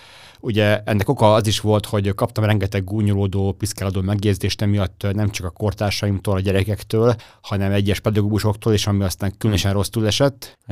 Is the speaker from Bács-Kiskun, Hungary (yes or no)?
no; Gyöngyös, Heves, Hungary; én Gyöngyösről származom, az ugye 160 kilométer